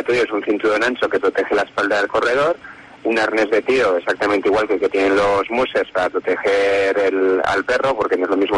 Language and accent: Spanish; Huesca, Aragon, Spain; los que somos de Huesca sabemos que la ría del mes de noviembre